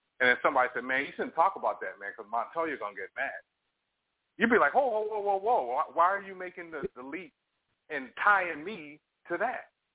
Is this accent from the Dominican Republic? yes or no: no; New York, United States; I'm older than you guys, and I grew up in New York.